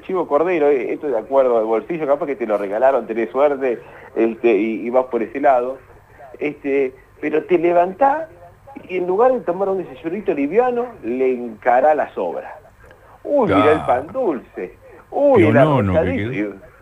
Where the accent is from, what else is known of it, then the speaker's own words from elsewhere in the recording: Argentina; Somos buenos argentinos